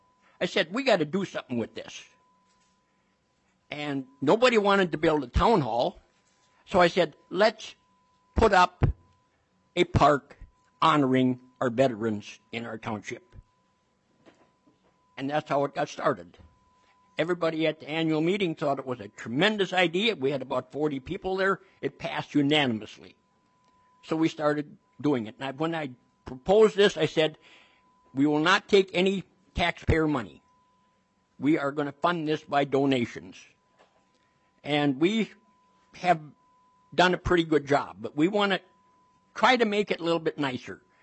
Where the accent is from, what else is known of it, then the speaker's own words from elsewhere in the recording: Battle Lake, Minnesota, United States; I'm from Battle Lake.